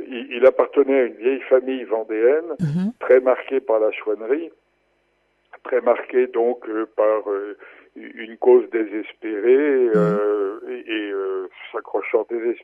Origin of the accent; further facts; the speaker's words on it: Morocco; Moi, comme enfant, pendant la guerre de 40, j'ai été élevé au Maroc.